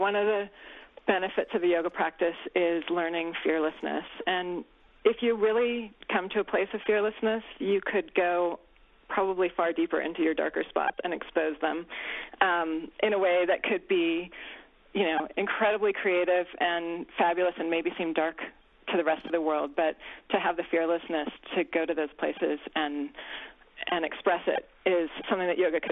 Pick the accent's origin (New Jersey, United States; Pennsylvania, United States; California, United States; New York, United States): California, United States; I grew up in Northern California, and my mom was actually a devotee of a guru, and so I lived for a while in an ashram as a teenager.